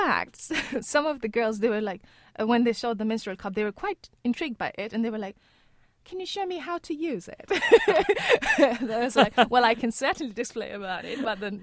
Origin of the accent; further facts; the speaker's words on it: Nepal; I grew up in Nepal using reusable pads all my earlyhood.